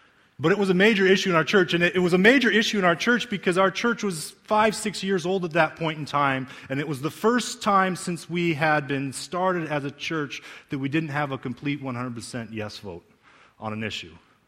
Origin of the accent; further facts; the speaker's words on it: United States; as an American, I am so sick of the U.S. presidential election already